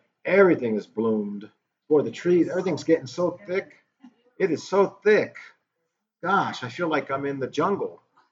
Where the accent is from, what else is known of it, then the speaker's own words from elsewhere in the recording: New York, United States; now in Tennessee, United States; seriously, I'm from Manhattan, New York.